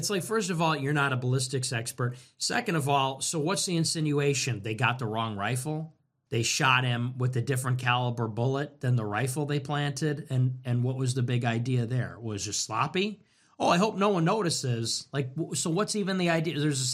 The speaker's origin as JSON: {"language": "English", "country": "United States", "said": "I'm American, man. I'm American."}